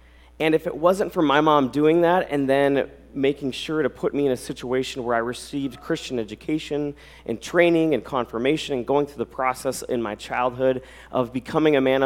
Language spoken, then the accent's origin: English; Alexandria, United States; I hail from Alexandria.